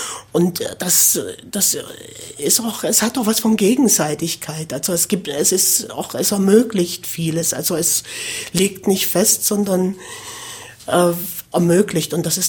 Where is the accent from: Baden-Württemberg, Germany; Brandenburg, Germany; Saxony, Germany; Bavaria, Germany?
Saxony, Germany; Burgstädt; born there; Weil ich bin nicht in Penich geboren. Ich bin geboren in Burgstedt, was man auf ziemlich viele Weisen falsch schreiben kann.